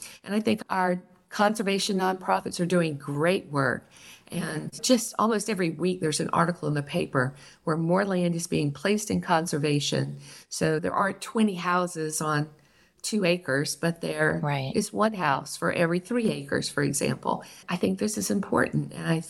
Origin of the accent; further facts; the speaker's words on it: Beaufort, United States; Born and raised in Beaufort, educated, but there was not a job that was suitable for my husband and I after we were trained in college.